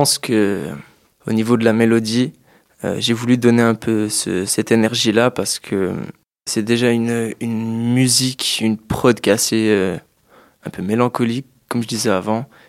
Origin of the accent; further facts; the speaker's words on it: Corgémont, Bern, Switzerland; C'est là où j'ai grandi. Enfin, j'ai grandi à Corgémont, mais c'est vrai qu'au fur et à mesure, on se déporte sur les grandes villes.